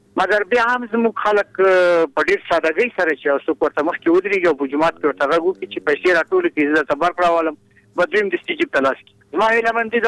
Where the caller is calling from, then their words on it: Mir Bacha Kot, Kabul, Afghanistan; د میر بچکوټ ولسوالۍ نه